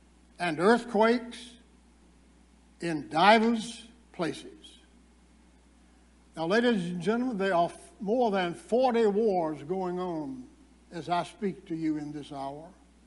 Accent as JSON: {"language": "English", "town": "Danville", "region": "Virginia", "country": "United States", "tie": "born or raised there", "said": "One of his meetings was conducted in a tobacco warehouse in my hometown in Danville, Virginia."}